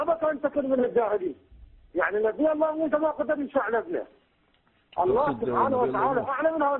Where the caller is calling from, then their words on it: Iraq; أنا شيعة وأتكلم من العراق